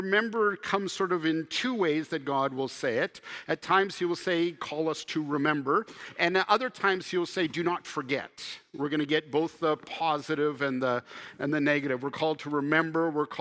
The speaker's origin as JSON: {"language": "English", "country": "Canada", "tie": "born or raised there", "said": "I was thinking back growing up in Canada when I was a little bit older, getting into my high school days"}